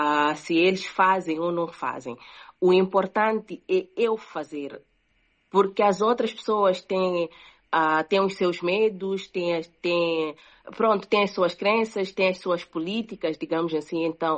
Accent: Mozambique; eu sendo moçambicana, eu sendo uma voz

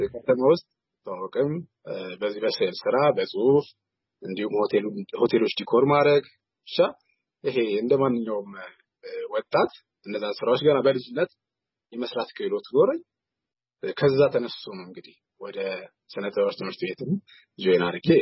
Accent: Welkite, Southern Nations, Nationalities, and Peoples' Region, Ethiopia; ተወልጄ ያደኩት ወልቂጤ ከተማ ነው። ጉራጌ ዞን ውስጥ ነውና

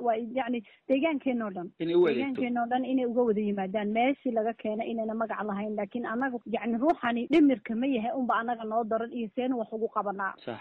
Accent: Degehabur, Somali Region, Ethiopia; anu magaalada Dhagaxbuur baan ka soo jeedaa

